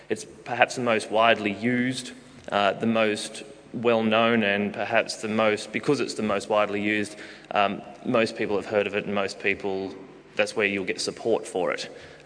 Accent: Australia; I'm from Australia, if you couldn't tell.

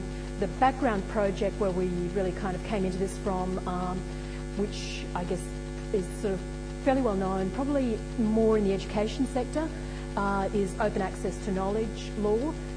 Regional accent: Australia; from Australia, from QUT

